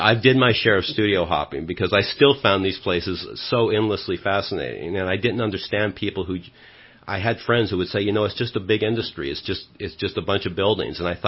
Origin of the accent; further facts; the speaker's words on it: Idaho, United States; also born or lived in Seattle, United States; I was born in Seattle, actually. But I guess my movie fanaticism kind of caught hold when I was in a serious way, probably in junior high or high school, which was in the wilderness of Idaho.